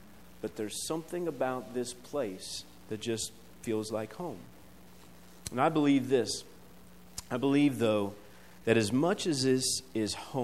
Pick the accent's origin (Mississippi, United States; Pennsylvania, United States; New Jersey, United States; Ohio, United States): Ohio, United States; Van Wert; So, you know, as a boy growing up, I came from Van Wert.